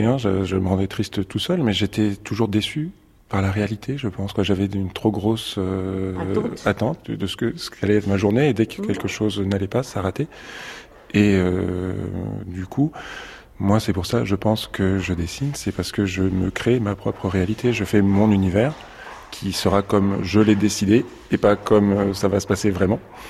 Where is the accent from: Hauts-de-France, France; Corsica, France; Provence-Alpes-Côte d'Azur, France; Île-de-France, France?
Provence-Alpes-Côte d'Azur, France; Alors moi je viens des Hautes-Alpes. Et c'est des paysages de neige et de très hautes montagnes. Et ma maison était la plus haute du village